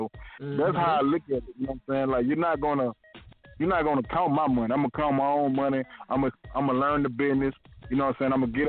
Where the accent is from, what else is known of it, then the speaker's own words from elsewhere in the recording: Mobile, Alabama, United States; I'm really from Mobile, Alabama. You know what I'm saying? The bottom of the map